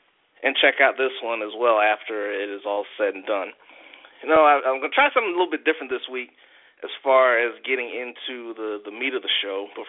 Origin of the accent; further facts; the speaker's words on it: United States; since I'm an American, since I'm rolling with the United States, I'm going to pick the United States to win the World Cup.